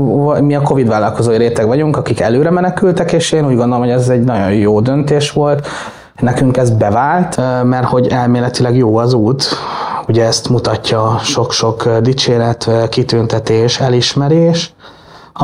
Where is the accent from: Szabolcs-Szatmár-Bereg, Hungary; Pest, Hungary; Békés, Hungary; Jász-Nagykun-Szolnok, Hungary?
Pest, Hungary; Budaörs; Ugye én itt születtem, itt nőttem fel, ide jártam iskolába